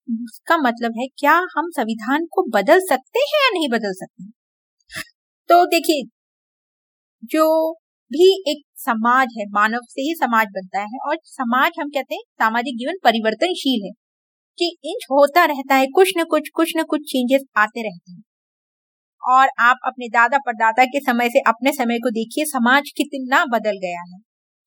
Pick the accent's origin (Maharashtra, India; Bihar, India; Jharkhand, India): Maharashtra, India; Mumbai; मैं मुंबई से हूँ और मैं शिक्षा के क्षेत्र में रिसर्च का काम कर रही हूँ।